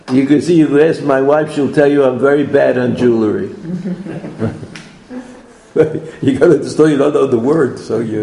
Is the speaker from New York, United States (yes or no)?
yes; Brooklyn, New York, United States; I mean, I'm from Brooklyn. I realize that's a disadvantage